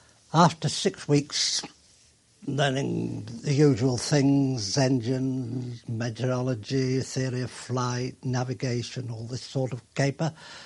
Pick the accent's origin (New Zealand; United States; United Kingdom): United Kingdom; Newton-le-Willows, North West England; I was born in Newton Willows.